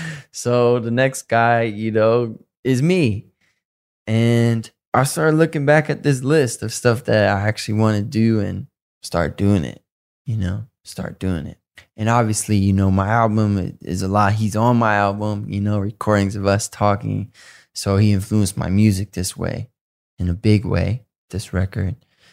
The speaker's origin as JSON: {"language": "English", "town": "Detroit", "region": "Michigan", "country": "United States", "tie": "born or raised there", "also_born_or_lived": "Southfield, Michigan", "said": "I have a lot of friends I grew up with in Detroit and Southfield"}